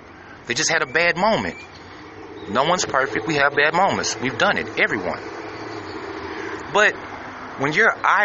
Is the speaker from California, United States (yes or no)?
no; Texas, United States; as a Texan, as an American, quite frankly, we're smarter than that.